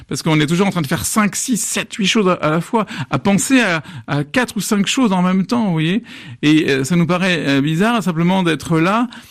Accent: France; moi, je suis français. Je viens de cette culture cartésienne. En plus, je viens d'une éducation rationaliste, anticléricale, militante

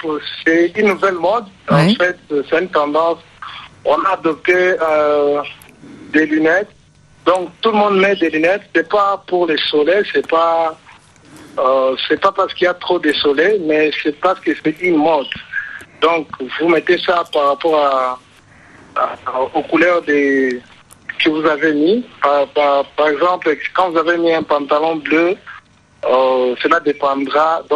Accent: DR Congo; now in Kampala, Uganda; Je vis à Kampala, mais je ne suis pas ougandais, je suis congolais.

